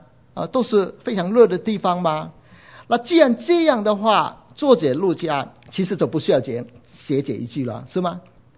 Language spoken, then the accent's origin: Chinese; Hong Kong; 我们香港过来的